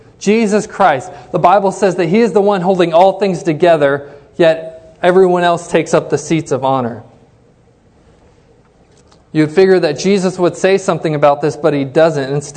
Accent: Denver, Colorado, United States; We grew up in Denver, Colorado, and the Broncos are a big deal there.

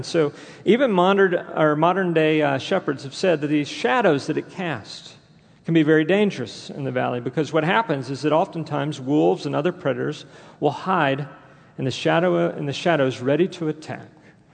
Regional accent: Houston, Texas, United States; I want to relay a story that occurred back in my hometown of Houston, Texas. Once again, I have my parents who are here from Houston

